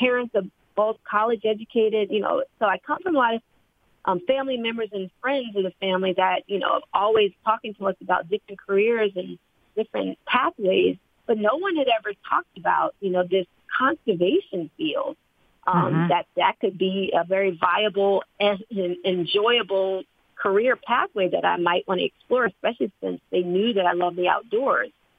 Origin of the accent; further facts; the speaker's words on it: Jersey City, New Jersey, United States; I grew up in Jersey City, New Jersey, a very densely populated city in New Jersey, in fact.